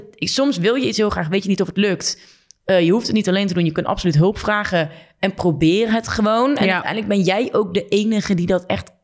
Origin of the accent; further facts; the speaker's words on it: Groesbeek, Gelderland, Netherlands; now in Nijmegen, Netherlands; Ik kom uit Groesbeek, een dorpje naast Nijmegen. Daar woonden mijn ouders nog steeds.